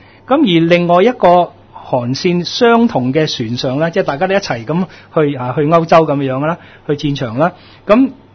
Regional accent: Hong Kong; 如果我哋香港人啊，即係或者我哋地球人知道咧

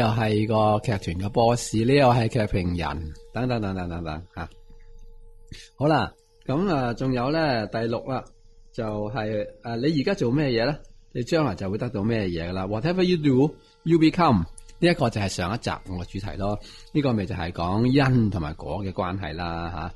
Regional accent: China; 我系男人啦，我系中国人咁样啦

